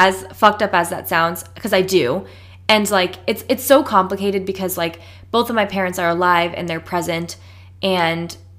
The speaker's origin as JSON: {"language": "English", "region": "New Hampshire", "country": "United States", "tie": "born or raised there", "also_born_or_lived": "Florida", "said": "oh, well, I grew up in New Hampshire, but like, I blah, blah, blah. But like, for lack of better words, I identify as being from Florida"}